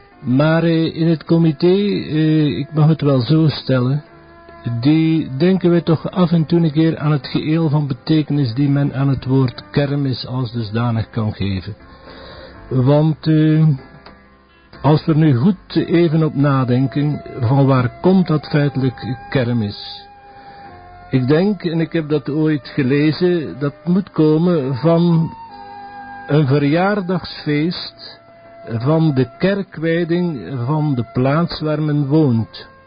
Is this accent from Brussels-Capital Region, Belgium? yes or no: no; Maldegem, East Flanders, Belgium; ik ben een kind van Maldegem, laat het me zo zeggen. Ik ben tevens een kind van de buiten, een kind van de boer.